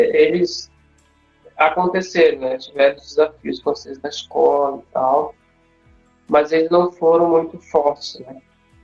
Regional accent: Amazonas, Brazil; Eu nasci numa cidadezinha lá perto, mas a minha infância, a maioria dela, eu fui basicamente criado lá nessa comunidade ribeirinha. Meus pais eram de lá. Eles moraram lá por um tempo, e aí a minha infância foi lá.

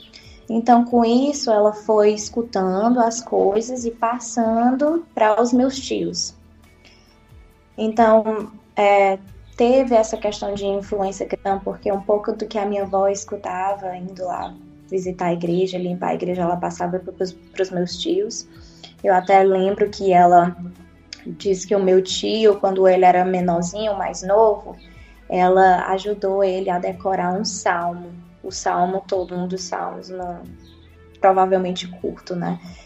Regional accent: Fortaleza, Ceará, Brazil; Tá, eu nasci em Fortaleza, sou de Fortaleza. Cresci e me criei ali na casa com os meus avós.

